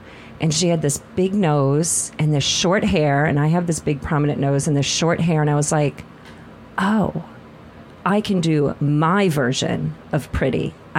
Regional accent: Midwest, United States; Like, you know, I grew up in the Midwest. It was like blonde hair, blue eyed, curvy.

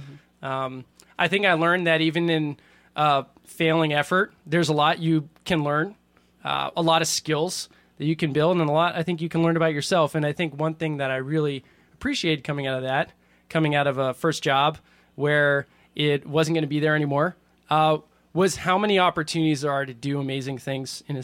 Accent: Winchester, Massachusetts, United States; So, like I said, I grew up just outside Boston, a town called Winchester.

